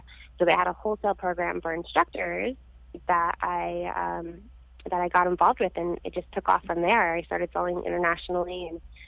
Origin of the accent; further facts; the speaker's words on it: Virginia, United States; also born or lived in Washington, D.C.; now in California, United States; That's right. I was born in DC. I grew up in Virginia, right outside of DC.